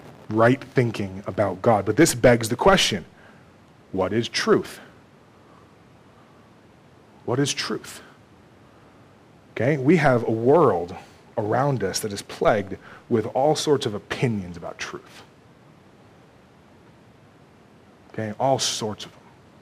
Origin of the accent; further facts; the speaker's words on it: Texas, United States; I went down about an hour south of where I grew up in Texas to visit my grandparents